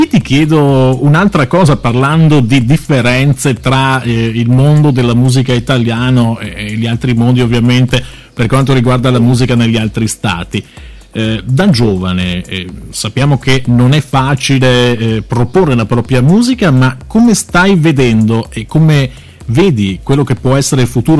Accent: Veneto, Italy; quello ci auguriamo che tu venga anche dalle nostre parti in Veneto, così riusciamo anche ad incontrarti dal vivo

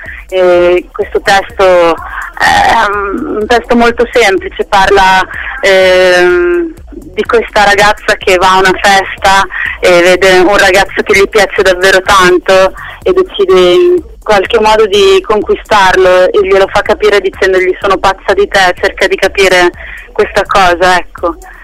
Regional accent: Cervia, Emilia-Romagna, Italy; mentre io sono di Cervia, e siamo andati in spiaggia qui vicino a noi

